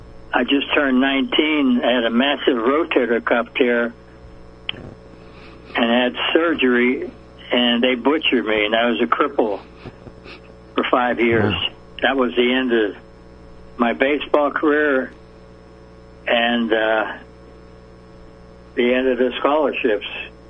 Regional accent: Pittsburgh, Pennsylvania, United States; now in California, United States; Well, I didn't come to California to be an actor or a preacher. I was born and raised in around Pittsburgh, Pennsylvania, and I had a lot of love in my family, a lot of support, and we went to church on Sundays

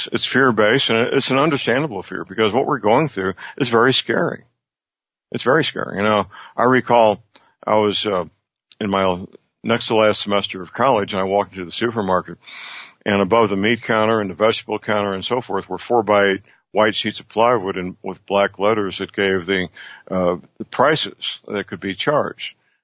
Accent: St. Louis, Missouri, United States; My hometown, St. Louis, on the Mississippi River

